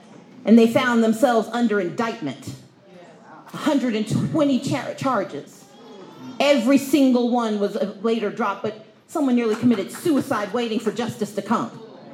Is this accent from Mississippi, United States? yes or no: yes; Mississippi, United States; also born or lived in Wisconsin / Georgia / Texas / Connecticut; You see, I grew up in Mississippi. I came of age in Georgia. I was born in Wisconsin, went to school in Texas, went to school in Connecticut.